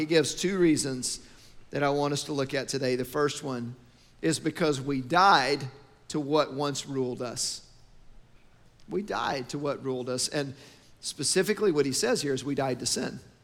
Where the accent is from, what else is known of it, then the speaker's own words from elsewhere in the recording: Arlington, Texas, United States; I grew up in Arlington. I grew up 10 minutes from Six Flags.